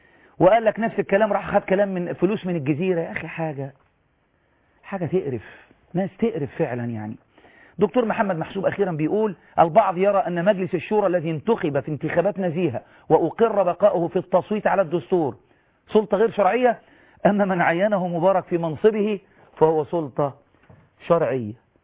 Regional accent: Kafr el-Sheikh, Kafr El Sheikh Governorate, Egypt; أنا من كفر الشيخ وأحد أعضاء الدعوة

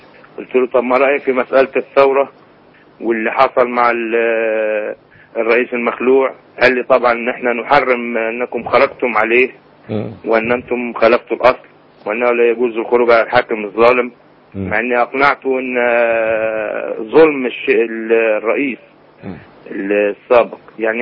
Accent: Egypt; ايه رأيه في بعض الدعاء والمشايخ الموجودين عندنا في مصر.

